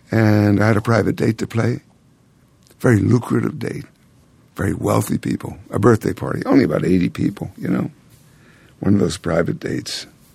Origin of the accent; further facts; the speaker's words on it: New York City, New York, United States; And I'm trying to describe how it felt growing up in New York City and what I could do and the freedom I had.